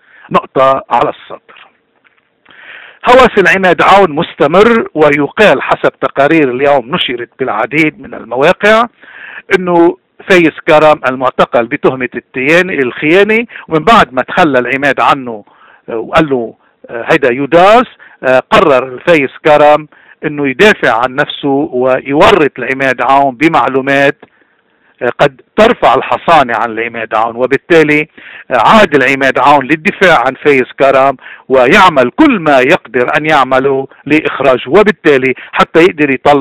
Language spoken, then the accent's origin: Arabic; Lebanon; ونحن كلبنانيين في حال هالمفاوضات هيدي كملت صار في عملية سلام، شو مصير النص مليون فلسطيني الموجود في موجودين في لبنان؟